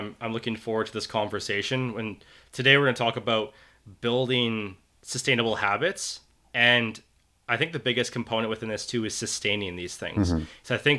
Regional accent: Spruce Grove, Alberta, Canada; I grew up in Spruce.

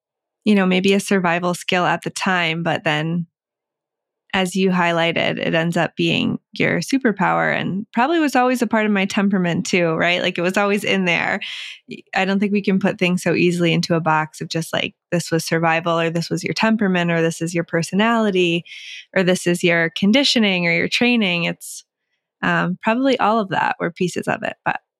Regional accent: Westhampton, Massachusetts, United States; So originally from Western Mass, West Hampton. A lot of people probably don't know where that is because it's a tiny little town

